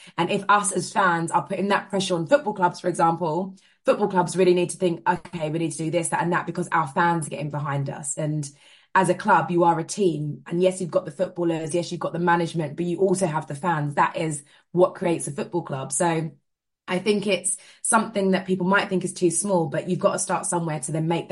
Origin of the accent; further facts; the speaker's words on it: Jamaica; so she had a red pea soup recipe, and being Jamaican myself, it is so good.